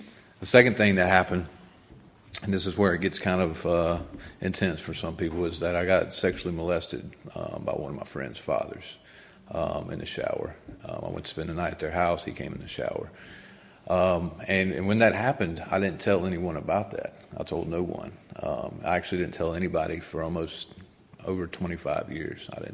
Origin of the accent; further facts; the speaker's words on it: Floyd, Virginia, United States; also born or lived in Roanoke; When I was 2.5 years old, I got adopted by a school teacher and a postal worker from Floyd County, and that's where I was raised, was in Floyd.